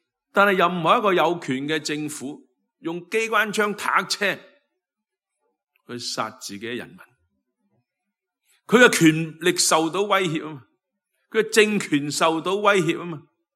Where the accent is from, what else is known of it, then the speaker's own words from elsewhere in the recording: China; 我们中国人的传统说